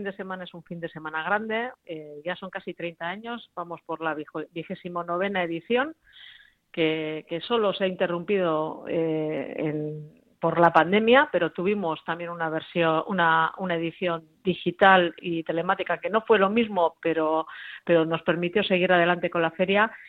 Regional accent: Bermeo, Basque Country, Spain; soy una enamorada de la Reina Soca, como todas las bermeanas y bermeanos

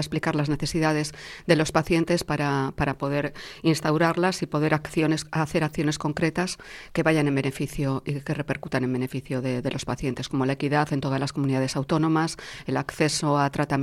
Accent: Bilbao, Basque Country, Spain; moved away as an adult; now in Madrid, Spain; Yo regreso, y siempre voy a regresar, porque ya sabéis que yo soy bilbaína de pro

